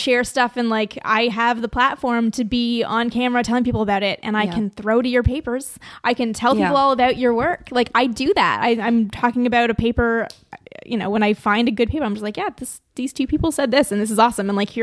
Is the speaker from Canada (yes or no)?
yes; Toronto, Ontario, Canada; born there; he works at the hospital I was born in Toronto.